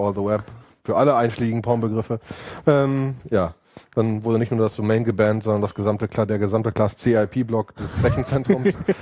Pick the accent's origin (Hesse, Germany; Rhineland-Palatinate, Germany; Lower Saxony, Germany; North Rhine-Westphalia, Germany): North Rhine-Westphalia, Germany; Cologne; Also ich bin Kölner, Familienvater, Serienunternehmer